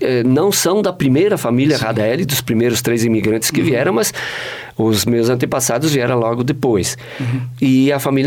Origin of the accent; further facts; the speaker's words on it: Caxias do Sul, Rio Grande do Sul, Brazil; born there; Eu nasci na comunidade São João, do bairro Forqueta, Caxias do Sul.